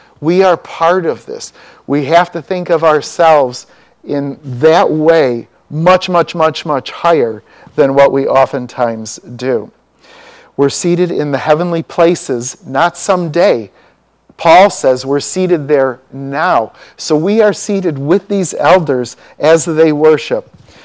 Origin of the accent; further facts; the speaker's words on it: Chicago, Illinois, United States; And so when I grew up in Chicago, every so many houses, it was predominantly Catholic.